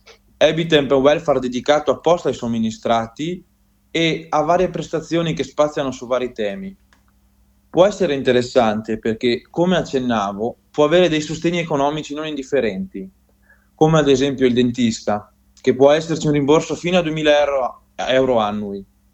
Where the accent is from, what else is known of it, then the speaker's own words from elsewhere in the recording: Zoldo, Veneto, Italy; vengo da Belluno, principalmente da Zoldo.